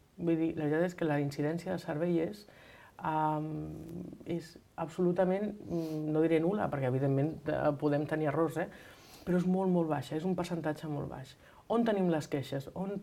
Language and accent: Catalan; Catalonia, Spain; Evidentment, som catalans, parlem en català